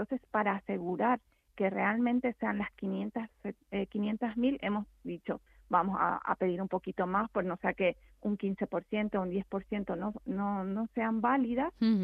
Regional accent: Spain; nosotras como ciudadanas españolas

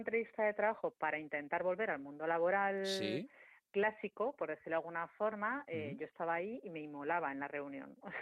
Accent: Madrid, Community of Madrid, Spain; Yo que vivo en Madrid, soy de Madrid

